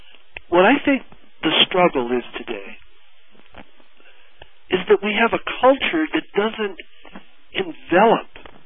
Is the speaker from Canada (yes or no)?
yes; Canada; moved away; when I came from Canada 22 years ago, it was not my intention to be here for this amount of time.